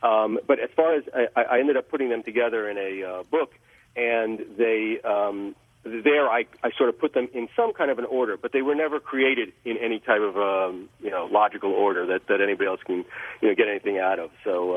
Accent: Los Angeles, California, United States; I grew up in Los Angeles in the late 60s and 70s. It was an idyllic way to grow up, you know, and here's one generation removed from the Holocaust.

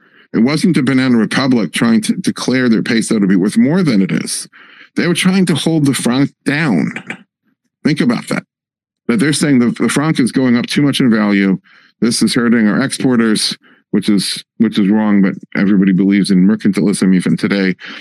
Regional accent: United States; I think as an American, I have the right to say this

